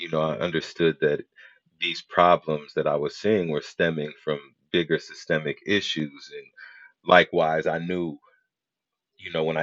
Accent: San Francisco, California, United States; I grew up in Frisco. It was lovely growing up.

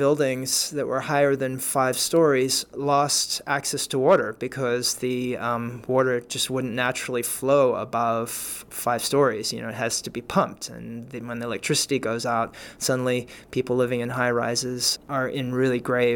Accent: Cape Town, Western Cape, South Africa; born there; Cape Town, the city where I was born in South Africa

